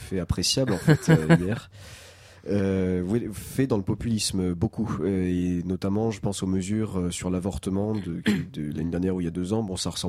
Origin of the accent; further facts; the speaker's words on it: Nîmes, Occitanie, France; Et donc plus précisément, je viens de la préfecture du Gard qui est Nîmes